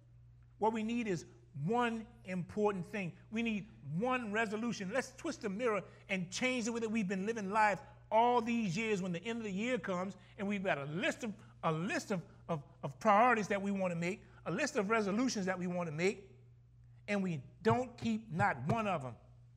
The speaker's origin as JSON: {"language": "English", "town": "Gramercy", "region": "Louisiana", "country": "United States", "said": "And listen to me, I'm from Gramercy, and you ain't getting paid a nickel for football."}